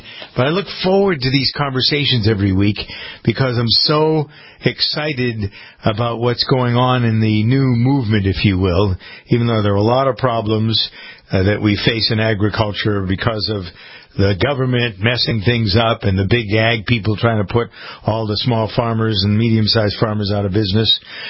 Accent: Massachusetts, United States; I'm a Bay Stater. I live in Framingham. That's where my farm is.

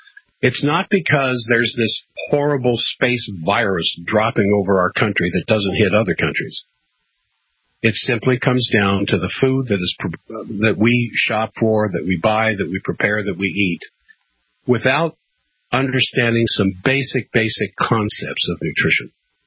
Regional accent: Washington, District of Columbia, United States; also born or lived in Northern Virginia; I was raised in Washington, D.C. I think the closest garden had to be 50 miles away into further Virginia, Northern Virginia, where I lived inside the Beltway

